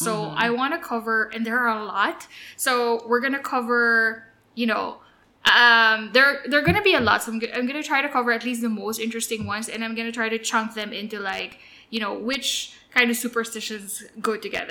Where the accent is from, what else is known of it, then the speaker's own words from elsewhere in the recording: Central Luzon, Philippines; and I, you know, are mostly from the Tagalog kind of tradition. Or she's from Batangas, I'm from Pampanga.